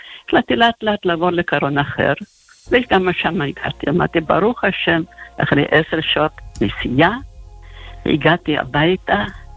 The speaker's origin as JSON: {"language": "Hebrew", "country": "Ukraine", "tie": "born or raised there", "lives_now": "Israel", "said": "אני גדלתי בברית המועצות, היום זה אוקראינה, פעם זה הונגריה. נולדתי להורים ניצולי שואה, בת יחידה."}